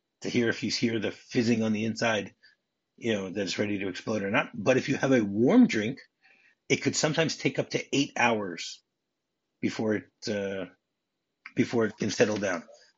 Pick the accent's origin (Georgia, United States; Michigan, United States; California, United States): Michigan, United States; now in Israel; Yeah, sure. I grew up in Michigan.